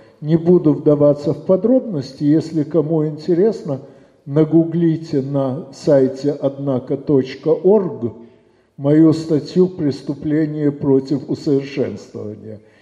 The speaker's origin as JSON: {"language": "Russian", "town": "Odesa", "region": "Odesa Oblast", "country": "Ukraine", "tie": "born or raised there", "lives_now": "Moscow, Russia", "said": "хотя сам родом с Одессы, но с 6 сентября 1995 года работаю в Москве."}